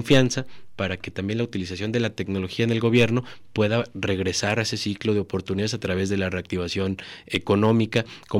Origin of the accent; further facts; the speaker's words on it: Guadalajara, Jalisco, Mexico; por los interesados somos todos los tapatíos